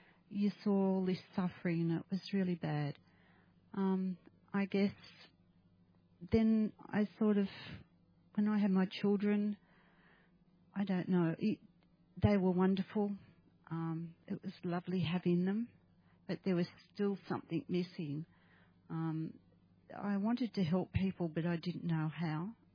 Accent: Sydney, New South Wales, Australia; also born or lived in Cairns; Originally, I am from Sydney. I was born here in Australia.

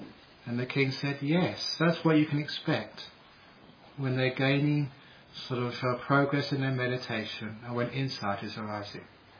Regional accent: Australia; hi, I'm from Australia

